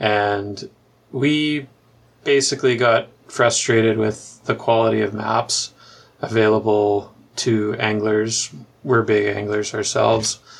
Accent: Pinawa, Manitoba, Canada; Like, I grew up on the Winnipeg River. I grew up in a town called Pinawa

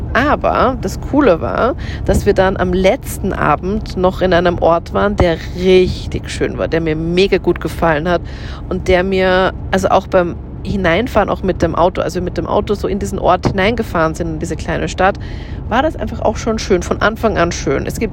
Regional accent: Linz, Upper Austria, Austria; weil das hat mich sehr an meine Heimatstadt Linz erinnert.

